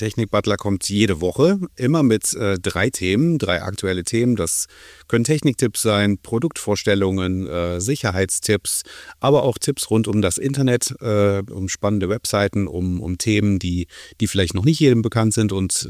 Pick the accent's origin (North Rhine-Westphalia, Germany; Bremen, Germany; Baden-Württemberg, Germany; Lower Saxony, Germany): North Rhine-Westphalia, Germany; Düsseldorf; in meiner Heimatstadt Düsseldorf.